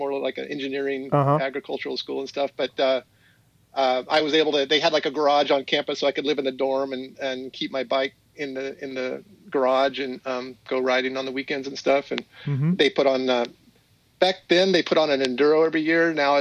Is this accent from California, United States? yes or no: yes; California, United States; So I grew up out in the Dez in Antelope Valley.